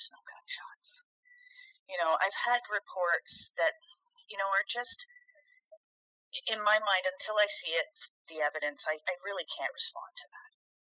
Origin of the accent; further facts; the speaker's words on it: Toronto, Ontario, Canada; now in Northumberland County, Canada; some people call me an import because I moved here from Toronto a few years ago.